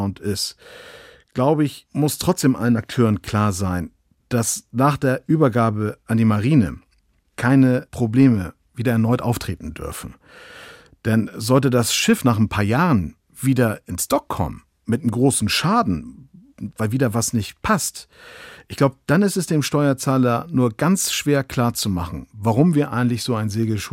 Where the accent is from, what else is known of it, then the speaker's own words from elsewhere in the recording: Kiel, Schleswig-Holstein, Germany; Weil ich als Kieler einfach die Gorch-Vork auch wieder in ihrem Heimathafen sehen würde